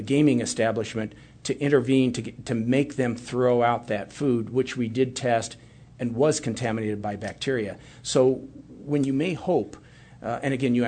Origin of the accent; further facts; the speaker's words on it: Kansas City, Missouri, United States; they came from major places in my hometown of Kansas City, where barbecue is king, to Tennessee and other places.